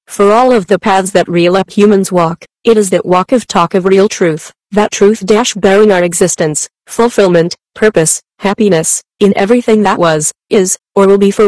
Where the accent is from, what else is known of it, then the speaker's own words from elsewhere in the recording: San Bernardino, California, United States; what happened in Denver that has indeed carried back into my hometown of San Bernardino.